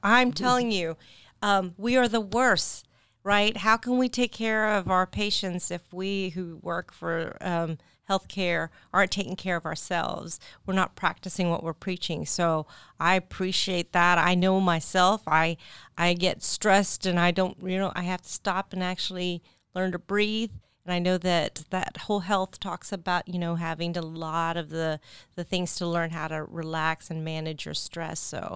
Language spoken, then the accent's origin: English; Philippines; I'm Filipina